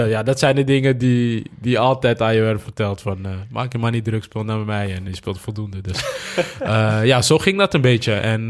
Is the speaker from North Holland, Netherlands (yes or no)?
yes; Amsterdam, North Holland, Netherlands; Ik kom uit Amsterdam... Ik was in Amsterdam-Oost geboren, vlakbij de meer. En op het moment zeg maar, dat ik verhuisde naar de Bijlmer